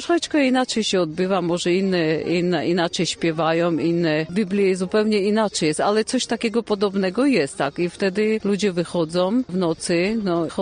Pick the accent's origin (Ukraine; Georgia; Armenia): Armenia; moved away as an adult; now in Poland; Przyjechałam z Armenii 25 lat temu. Na wycieczkę przyjechałam i poznałam męża przez 3 dni.